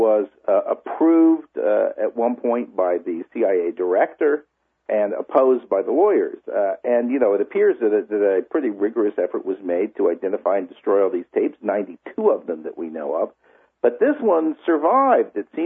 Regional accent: Rabat, Rabat-Salé-Kénitra, Morocco; moved away; my father was an Air Force officer stationed in Morocco, and I grew up in part in Rabat, not very far from where this prison is.

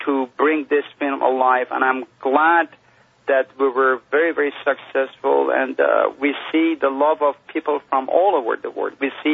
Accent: Isfahan, Iran; I am from Iran, Isfahan

